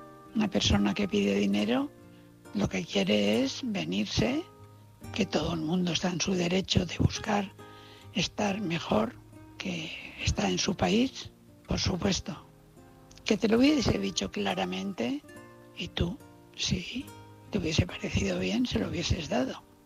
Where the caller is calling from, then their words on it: Valencia, Valencian Community, Spain; de Valencia.